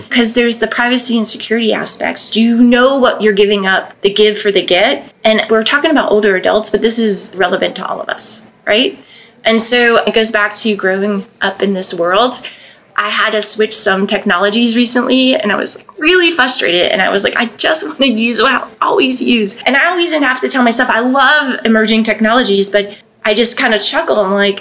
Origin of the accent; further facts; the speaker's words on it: Florida, United States; So I grew up in Southwest Florida, and I tell this story a lot.